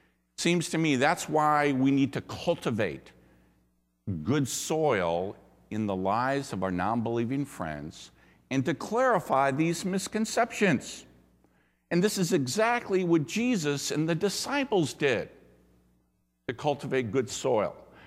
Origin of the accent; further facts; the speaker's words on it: Singapore; or since I was from Singapore, I'd like to say the Singaporeans, because they're polytheist as well.